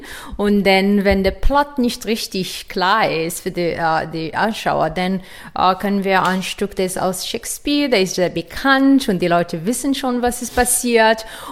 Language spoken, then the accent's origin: German; Morocco; German is a second language; ich komme aus Marokko